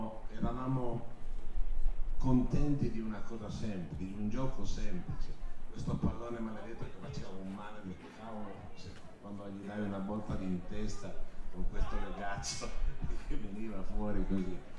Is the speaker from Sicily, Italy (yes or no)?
no; Chiomonte, Piedmont, Italy; E penso al campo del mio paese, di Chiomonte